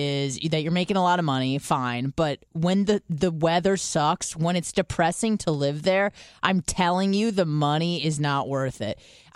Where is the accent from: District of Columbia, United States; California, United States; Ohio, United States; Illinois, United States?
California, United States; San Diego; now in Tampa, United States; I'm from San Diego, I moved to Tampa, whatever